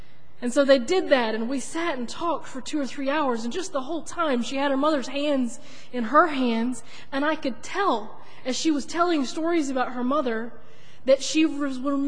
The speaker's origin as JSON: {"language": "English", "town": "Moncks Corner", "region": "South Carolina", "country": "United States", "tie": "born or raised there", "said": "I grew up in Monk's Corner, but I guess I considered my home church Trinity United Methodist Church in Charleston."}